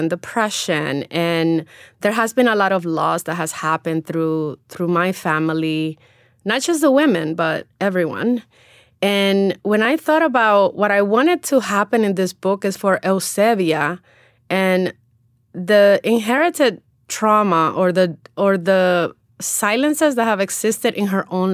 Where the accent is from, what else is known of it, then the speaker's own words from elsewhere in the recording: New York City, New York, United States; Neruda on the Park is very much rooted in my experiences as an immigrant growing up in New York City. It's also a celebration of my community, my Dominican community, both here and back in the Dominican Republic.